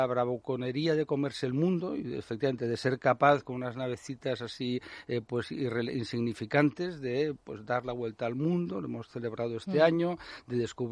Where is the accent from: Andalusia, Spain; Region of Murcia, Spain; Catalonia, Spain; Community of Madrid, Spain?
Catalonia, Spain; Cataluña, mi tierra, está llena de historiadores ignorantes, ¿no?